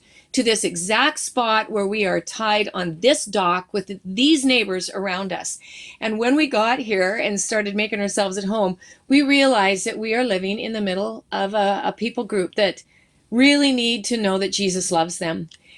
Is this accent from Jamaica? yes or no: no; Alberta, Canada; I grew up in Alberta. I'm a landlubber girl, so this is foreign for me.